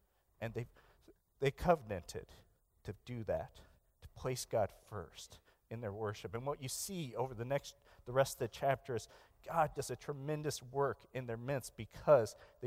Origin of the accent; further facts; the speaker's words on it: Hutchinson, Kansas, United States; I grew up in Hutchinson, Kansas, and so from the nursery on up, I was in church